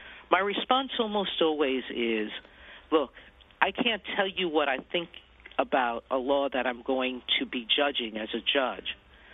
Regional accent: Bronx, New York, United States; I was a protected kid from a Puerto Rican family. Still, I was living then in Co-op City, but most of my family was still in the South Bronx, and I visited them regularly.

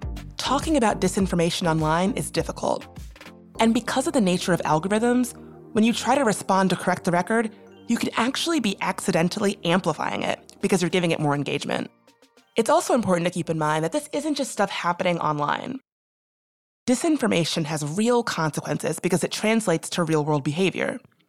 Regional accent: the South, United States; You know, my people are Black, we're from the South.

